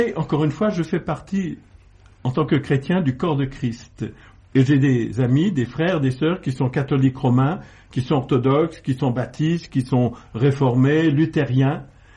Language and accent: French; France; Mais je me sens français, je me sens membre de ce pays, j'ai fait les beaux-arts, j'aime la musique, je vis dans ce pays